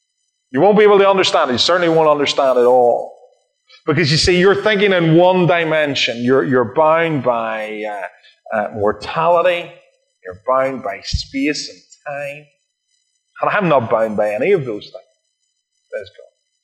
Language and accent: English; Ireland; first of all, I'm from Ireland, and therefore I like narrative and stories.